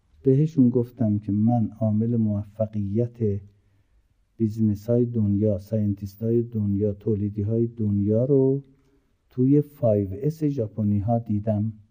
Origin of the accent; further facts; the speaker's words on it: Tehran, Tehran Province, Iran; also born or lived in Azerbaijan; 60 سال پیش که ما از آذربایجان اومدیم تهران، در دورترین محل تهران که هنوز بیابون بود، تای هاشمی، یه خونه اجاره‌ای داشتیم 49 متر.